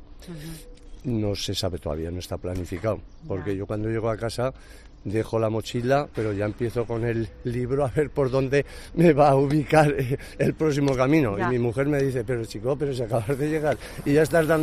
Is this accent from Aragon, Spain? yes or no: yes; Zaragoza, Aragon, Spain; nosotros somos de Zaragoza